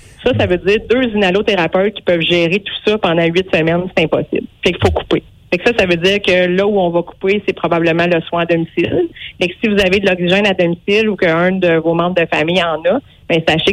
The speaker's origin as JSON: {"language": "French", "town": "Maniwaki", "region": "Quebec", "country": "Canada", "tie": "born there", "said": "Je suis née ici à Maniwaki. Je suis revenue travailler ici. J'ai fondé ma famille ici. Je travaille encore ici."}